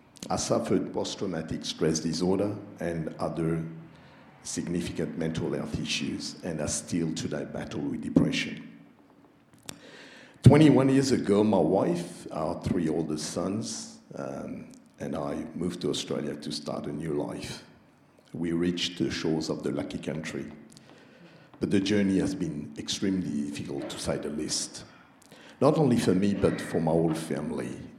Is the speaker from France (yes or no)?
yes; Paris, Île-de-France, France; I was born in Paris and grew up in a Hindu home. My father was in the military